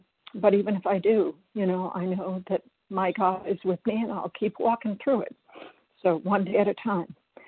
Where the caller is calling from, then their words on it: Silver Spring, Maryland, United States; I'm calling from Silver Spring, Maryland. Hi, everybody.